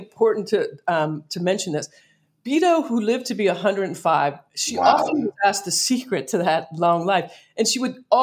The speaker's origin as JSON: {"language": "English", "region": "Pennsylvania", "country": "United States", "tie": "born or raised there", "said": "I grew up near in Pennsylvania, but when I was a kid, we lived near Hershey."}